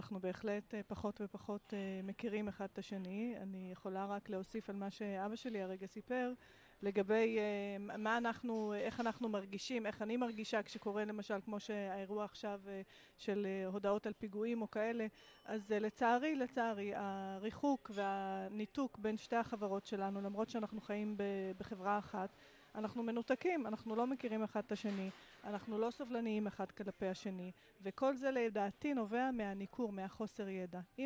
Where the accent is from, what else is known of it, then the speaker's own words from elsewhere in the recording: Nahariya, Northern District, Israel; אני גדלתי פה בנהריה